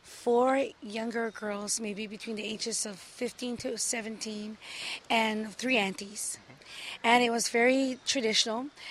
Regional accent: Hawaii, United States; And we were raised on Pu'uhue Ranch right on the Kohala Mountains. And there on the top of the mountains, there were no television or radio.

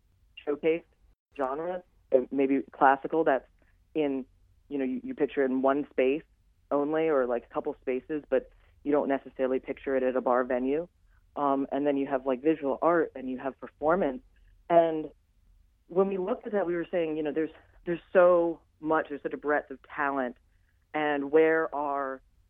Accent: Florida, United States; also born or lived in Philadelphia; now in Chicago, United States; I didn't see the level of collaboration that I had seen growing up in Philadelphia and South Florida, where I'm from, living in Chicago.

